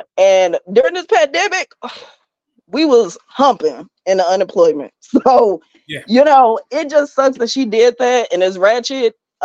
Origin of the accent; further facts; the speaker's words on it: Gary, Indiana, United States; now in Indianapolis, United States; I'm from Gary, Indiana. So if you know about Gary, Indiana, you know Rudy Clay, he did a whole number on Gary. Our school system is non-existent.